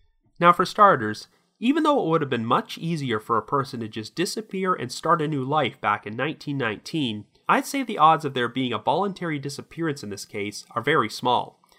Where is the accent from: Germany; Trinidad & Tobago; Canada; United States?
Canada; as a Canadian